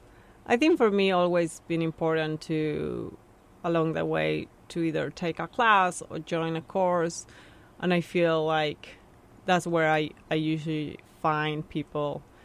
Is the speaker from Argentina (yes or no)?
yes; Buenos Aires, Argentina; growing up in Argentina and Buenos Aires